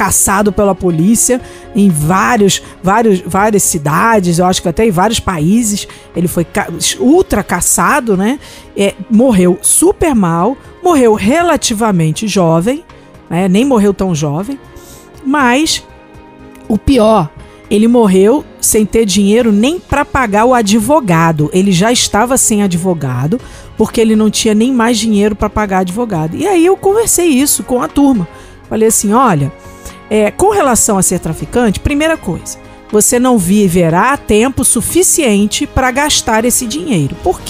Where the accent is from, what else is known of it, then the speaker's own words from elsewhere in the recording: Rio de Janeiro, Brazil; Principalmente lá na sociedade lá do Rio de Janeiro, que é de onde eu venho.